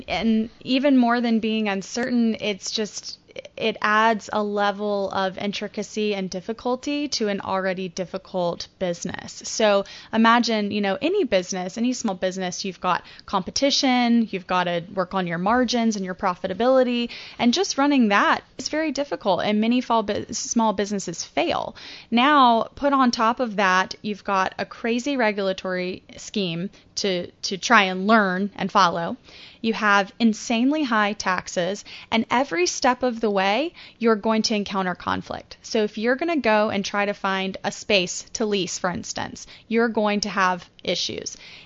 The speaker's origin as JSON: {"language": "English", "region": "North Carolina", "country": "United States", "tie": "born or raised there", "said": "So growing up in North Carolina, a state that does not even have a medical marijuana program still today"}